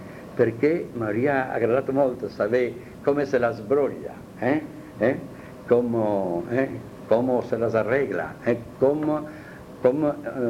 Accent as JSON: {"language": "Italian", "region": "Sardinia", "country": "Italy", "said": "Io sono sardo, la mia madre era florentina, di Terradins, ma io no, io sono isliente."}